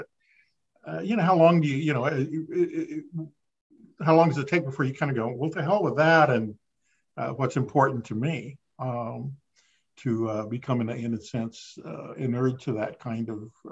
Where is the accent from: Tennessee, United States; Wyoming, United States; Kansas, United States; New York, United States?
Kansas, United States; I grew up in Kansas. We had tornadoes daily in the spring, right?